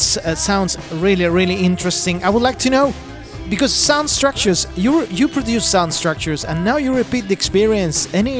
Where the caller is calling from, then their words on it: Chile; Hi, James … I'm calling from Chile, from Rock and Pop Radio.